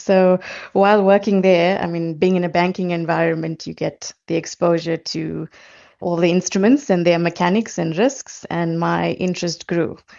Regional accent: Durban, KwaZulu-Natal, South Africa; So I grew up in Durban. I was actually born and brought up in Durban, and I schooled there.

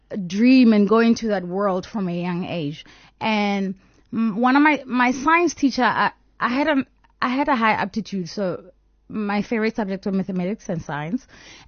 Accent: Limpopo, South Africa; I was born in Shawela Clinic, but I grew up in Rockville. And so I went to school in Limpopo.

